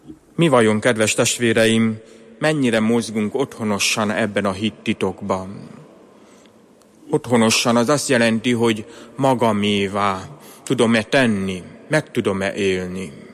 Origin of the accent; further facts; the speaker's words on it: Mihályi, Győr-Moson-Sopron, Hungary; az én kis szülőfalom, ahonnan származok, Rábaközi Mihály